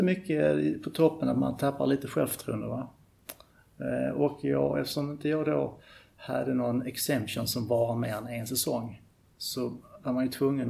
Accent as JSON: {"language": "Swedish", "town": "Landskrona", "region": "Skåne", "country": "Sweden", "tie": "born or raised there", "said": "Eftersom jag är skåning och vi har vinden, uppväxt i Landskrona, banan ligger vid kusten"}